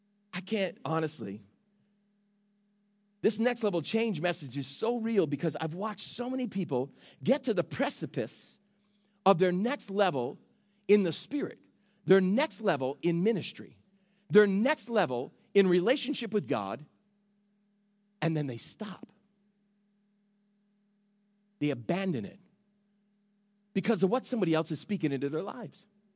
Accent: Phillipston, Massachusetts, United States; And I was from Phillipston, Massachusetts. Phillipston had a town of 1,000 people. My entire class was 25 or 26 people.

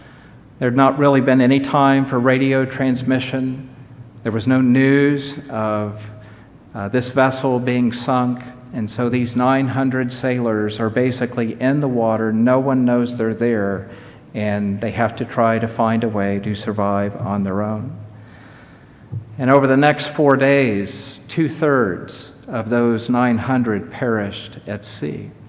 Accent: Indianapolis, Indiana, United States; My hometown is Indianapolis, Indiana

